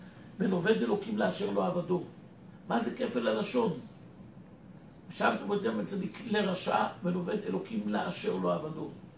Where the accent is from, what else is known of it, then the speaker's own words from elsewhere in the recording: Jerusalem, Jerusalem District, Israel; הוא היה גר בירושלים בשכונת בית וגן, כשהייתי ילד גרתי בניין על יד, בניין לידו